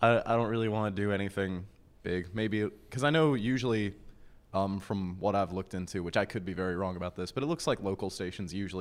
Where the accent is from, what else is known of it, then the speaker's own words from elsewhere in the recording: Cheatham County, Tennessee, United States; I'm from Cheatham County. You may know it famously for sitting in between Nashville and a little bit of Upper Tennessee, but that's about it.